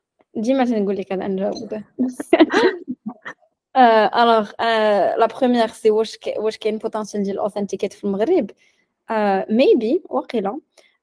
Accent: Morocco; كبرنا في المغرب ما هادشي ما تسمعوا غير في الافلام

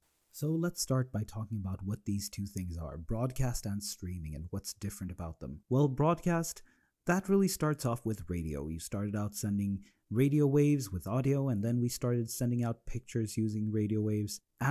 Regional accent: Sweden; growing up in Sweden

